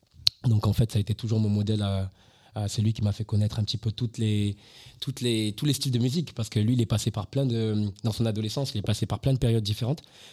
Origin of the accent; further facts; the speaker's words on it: Toulouse, Occitanie, France; j'ai 26 ans, je suis un artiste de la ville de Toulouse, j'ai grandi à Toulouse, j'ai fait toute ma scolarité à Toulouse depuis que j'ai 9 ans, je suis à Toulouse.